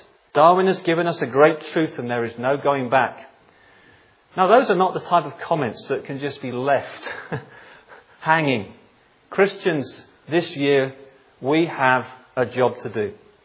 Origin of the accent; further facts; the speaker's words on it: Leicester, East Midlands, United Kingdom; We're from Leicester. That's where we're based.